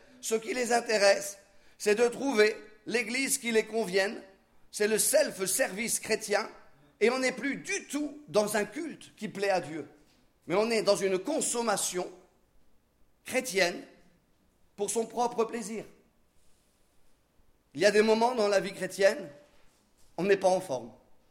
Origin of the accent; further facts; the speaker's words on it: France; on est français, donc pour nous une église c'est le bâtiment